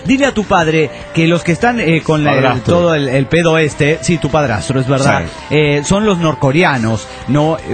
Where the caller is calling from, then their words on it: Trujillo, La Libertad, Peru; Hola, ¿cómo están? … de Trujillo, Perú.